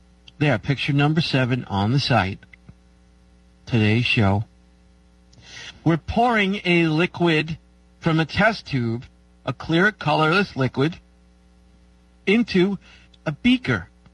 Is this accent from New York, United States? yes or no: yes; New York, United States; I'm a New Yorker, so I can't stand the clouds.